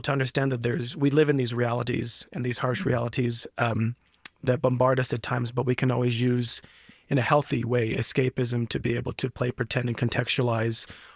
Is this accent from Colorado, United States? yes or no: yes; Denver, Colorado, United States; So I was born in 1990. So I grew up throughout those eras and time.